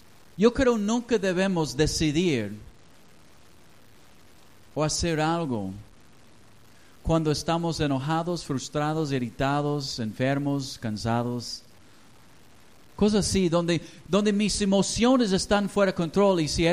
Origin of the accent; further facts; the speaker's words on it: Mexico; Un peligro muy grande entre nosotros, y más como mexicanos.